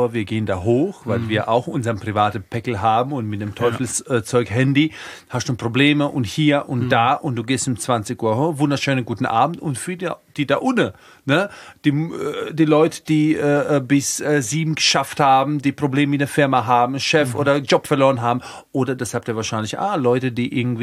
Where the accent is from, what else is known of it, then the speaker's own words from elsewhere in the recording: Rhineland-Palatinate, Germany; meine Heimat ist tatsächlich die Pfalz.